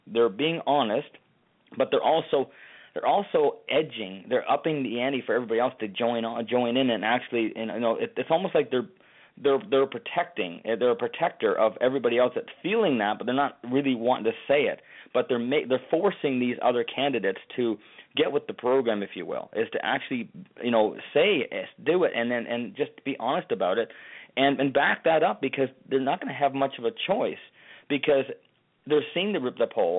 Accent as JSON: {"language": "English", "country": "Canada", "said": "You know, I'm from Canada originally"}